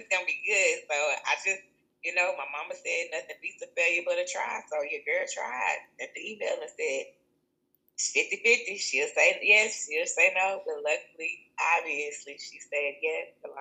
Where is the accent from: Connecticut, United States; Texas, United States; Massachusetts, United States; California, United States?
Texas, United States; Dallas; I'm from Dallas, Texas.